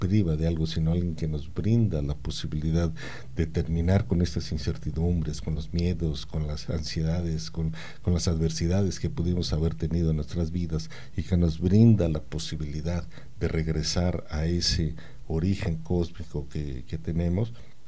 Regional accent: Mexico; ya que soy mexicano

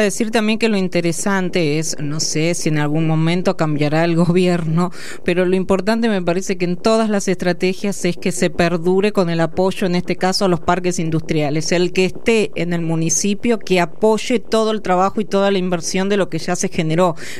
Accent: Carlos Casares, Buenos Aires Province, Argentina; Así que yo soy de Carlos Casares, vos sos de Mercedes, estamos a kilómetros de diferencia.

